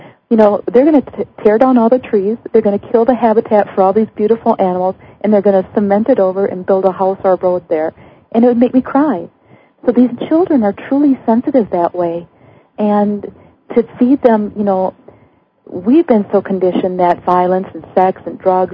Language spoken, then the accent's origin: English; Wisconsin, United States; I grew up in Wisconsin. I'm a vegetarian now for 20 years, but I grew up, you know, in Wisconsin, the dairy state